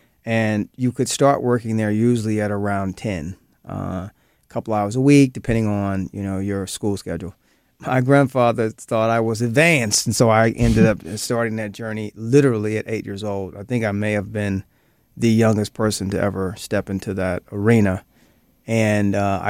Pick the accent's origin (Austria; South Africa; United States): United States; Missouri; So you take Missouri, my home state.